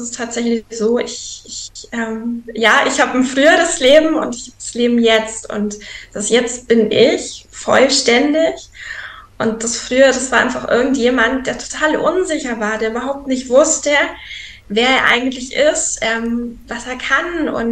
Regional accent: Donauwörth, Bavaria, Germany; Ich komme aus Donauwörth, so in der Richtung Augsburg, München, also eher Süden, der Süden in Deutschland.

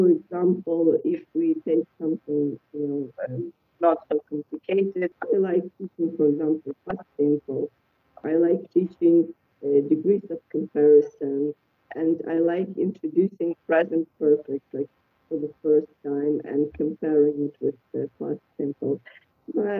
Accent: Ukraine; English is a second language; I am bilingual from birth because, as you may know, Ukraine was a part of USSR. In the past, I grew up in bilingual environment, and from my birth, I heard Russian on TV.

